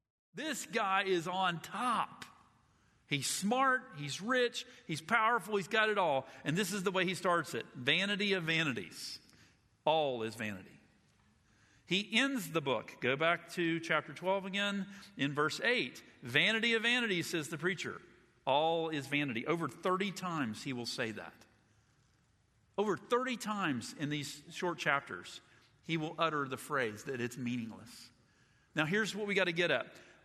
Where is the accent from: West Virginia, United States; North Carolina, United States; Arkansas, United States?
West Virginia, United States; also born or lived in Georgia, United States; I'm not Jewish and I'm trying my best. I was born in Georgia and I was raised in West Virginia.